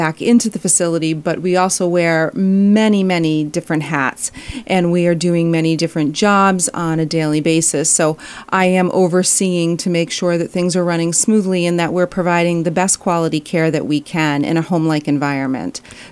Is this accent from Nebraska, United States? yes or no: no; Uxbridge, Massachusetts, United States; moved away as an adult; I am a transplant from Massachusetts.